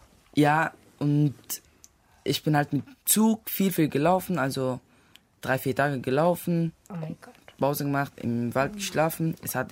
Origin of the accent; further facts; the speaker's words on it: Aleppo, Aleppo Governorate, Syria; German is a second language; moved away; ich komme aus Syrien, aus Aleppo. Mhm. Ich bin halt ohne meine Eltern hier